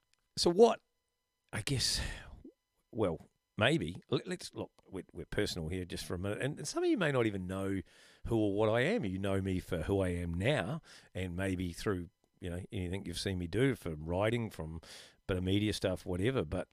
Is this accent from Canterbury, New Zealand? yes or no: yes; Methven, Canterbury, New Zealand; I born and bred in Methven and at the bottom of Mount Hutt. And from about the age of three or four or something, I started skiing